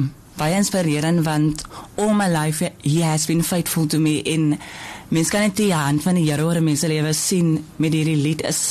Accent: Wellington, Western Cape, South Africa; born there; Ek is oorspronkelijk gebore in Wellington.

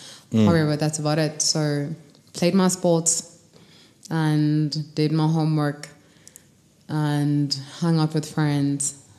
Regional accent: Kimberley, Northern Cape, South Africa; I come from Khayelitsha.

